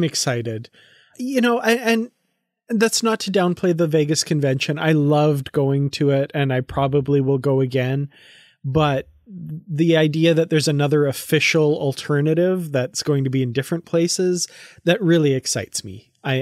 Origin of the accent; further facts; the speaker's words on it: Canada; I'm from Canada and I've never been to Montreal.